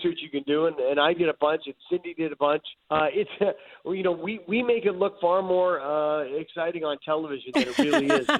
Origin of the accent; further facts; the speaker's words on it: Canada; growing up in Canada myself